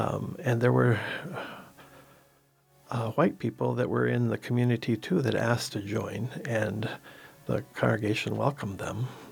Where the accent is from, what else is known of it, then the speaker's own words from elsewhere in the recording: Kobe, Hyogo, Japan; moved away as an adult; also born or lived in Tokyo / Hamamatsu; now in United States; I was born in Tokyo. I lived in Hamamatsu till I was 7, and from then until I came to America at 18, I was living in Kobe.